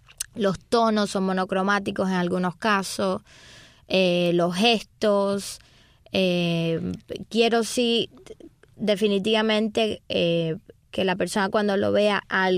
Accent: Cuba; tuviese que ver con como mi identidad como cubana.

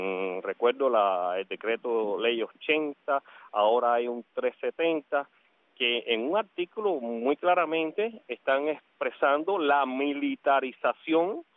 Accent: Cuba; moved away; no puedo decir que soy cubano.

